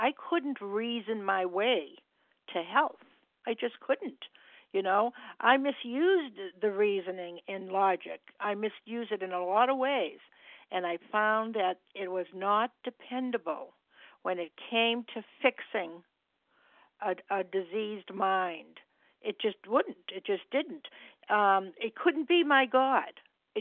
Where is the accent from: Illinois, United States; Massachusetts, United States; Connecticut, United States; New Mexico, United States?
Massachusetts, United States; I'm from Massachusetts and a grateful, recovered compulsive overeater.